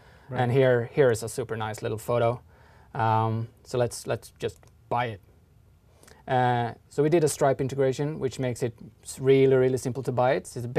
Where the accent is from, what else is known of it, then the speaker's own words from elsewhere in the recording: Sweden; English is a second language; So as you say, I came from Sweden and I travel a lot.